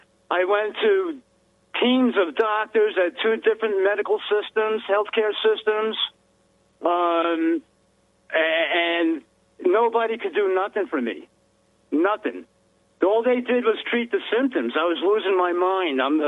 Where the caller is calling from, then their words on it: Billings, Montana, United States; I'm in Billings, Montana there, Butch.